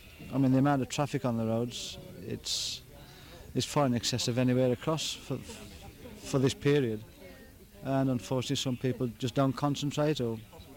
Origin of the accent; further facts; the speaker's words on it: Braddan, Isle of Man; I come from Braddon, just outside Douglas.